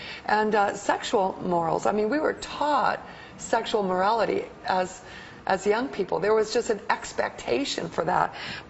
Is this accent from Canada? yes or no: yes; Canada; the place that I grew up in Canada, which was a number of years ago, 50 years ago or so